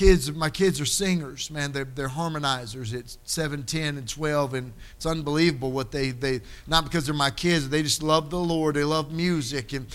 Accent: Philadelphia, Pennsylvania, United States; And hey, I'm from Philly.

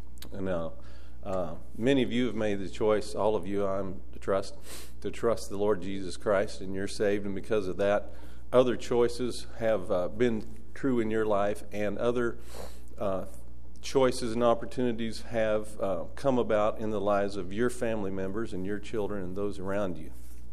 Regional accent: St. Joseph, Missouri, United States; born there; I was born in St. Joseph, Missouri, a few years ago.

